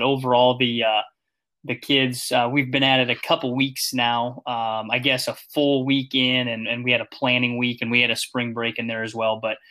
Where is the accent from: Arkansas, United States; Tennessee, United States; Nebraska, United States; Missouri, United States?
Nebraska, United States; Omaha; Born and raised in Omaha, Nebraska. Went to the University of Nebraska at Omaha.